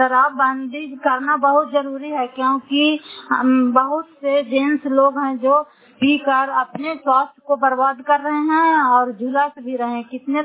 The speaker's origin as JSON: {"language": "Hindi", "town": "Fatehpur", "region": "Bihar", "country": "India", "said": "घर फतेहपुर पंचायत मकरौता, जिला नालंदा और करात ससुराय ब्लॉक की निवासी हूँ।"}